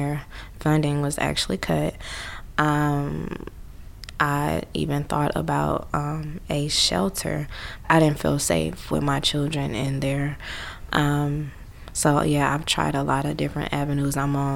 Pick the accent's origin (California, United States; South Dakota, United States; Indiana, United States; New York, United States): California, United States; Oakland; I grew up in East Oakland in the 70s. Blocks, 700 block. I went to elementary school, Lockwood. I went to Havens Court Middle School.